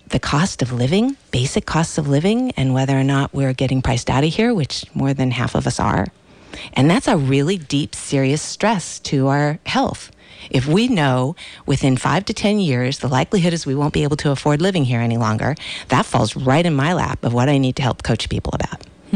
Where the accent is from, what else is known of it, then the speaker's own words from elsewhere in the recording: Los Angeles, California, United States; now in Santa Cruz, United States; I came 23 years ago and loved getting involved immediately with everything that I could because I came from Los Angeles where it seemed too big to get super involved.